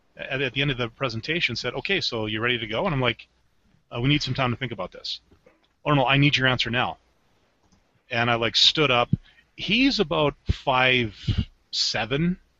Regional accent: Canada; And I'm Canadian, you know, give me a break.

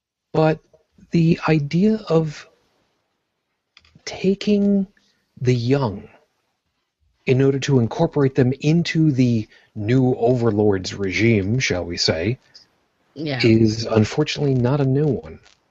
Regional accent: West Babylon, New York, United States; See, for where I grew up on Long Island, so that people understand, I grew up in West Babylon

